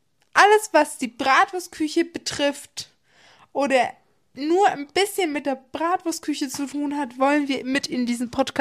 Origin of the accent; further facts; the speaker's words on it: Bavaria, Germany; Ja, wir sind ein Franke und wir sind kein Bayer